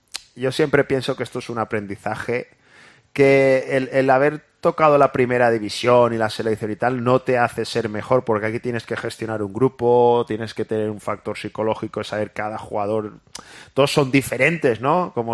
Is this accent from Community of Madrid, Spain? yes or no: no; Valencia, Valencian Community, Spain; yo soy de Valencia